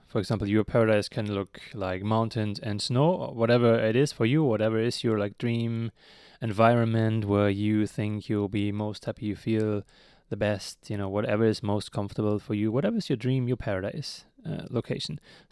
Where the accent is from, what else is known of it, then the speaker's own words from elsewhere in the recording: Germany; so I'm from Germany, from a really small town with like 50,000 people living there.